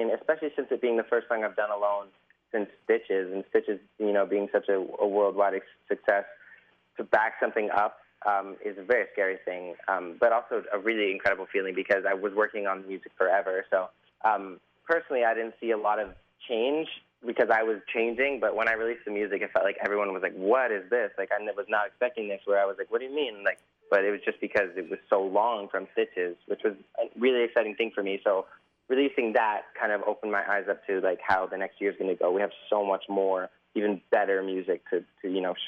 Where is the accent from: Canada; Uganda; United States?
Canada; I'm Canadian.